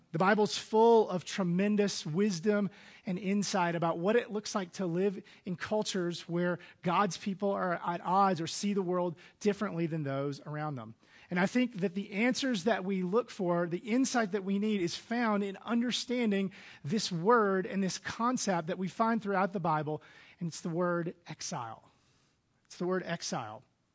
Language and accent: English; Mississippi, United States; I've been following Jesus most of my life, and I grew up in Mississippi, the most religiously active place.